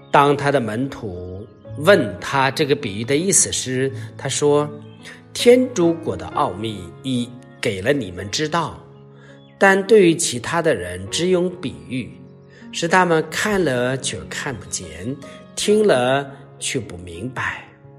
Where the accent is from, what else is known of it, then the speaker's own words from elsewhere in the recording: China; 我们大家都很清楚哈，我们中国人都是农民。我们原来几千年都是农业国啊，对于这个种地大家都不陌生。